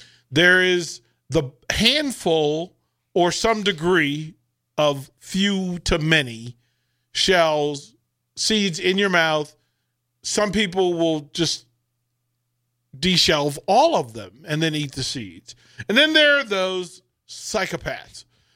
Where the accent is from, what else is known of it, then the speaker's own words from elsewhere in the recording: Virginia, United States; I'm from Virginia, and there was a weird thing. Like, we're actually D.C. We're closer to D.C. than we are Appalachia.